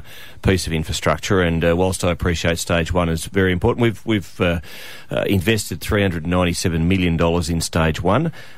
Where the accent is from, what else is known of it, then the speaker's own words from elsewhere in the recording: New South Wales, Australia; Look, I'm from New South Wales, so I'm a little bit more serious.